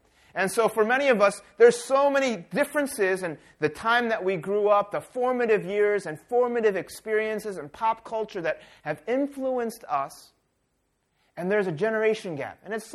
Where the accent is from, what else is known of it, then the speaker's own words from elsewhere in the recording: United States; born there; my parents are Korean immigrants and they lived in the United States. I was born in the United States. I cannot speak a lick of Korean.